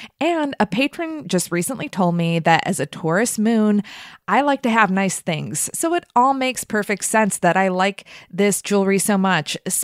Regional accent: Montreal, Quebec, Canada; born there; but I'm also Canadian by birth, Montreal.

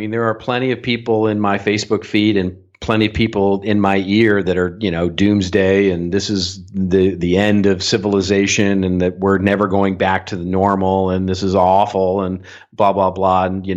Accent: Dallas, Texas, United States; now in California, United States; I moved out in 1987 from Dallas, Texas, which is where I get my affinity for my football team.

